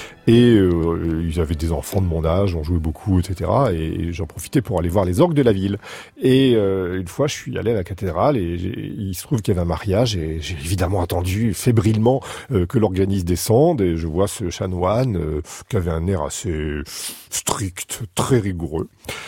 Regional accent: Boulogne-sur-Mer, Hauts-de-France, France; born there; je suis né à Boulogne-sur-Mer en 1962 et je suis organiste.

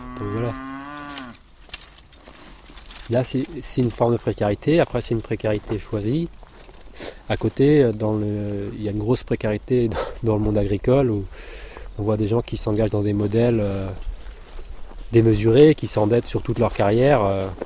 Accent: Pédernec, Brittany, France; Moi je viens de Côte d'Armor, de Pédernec, côté de Guingamp.

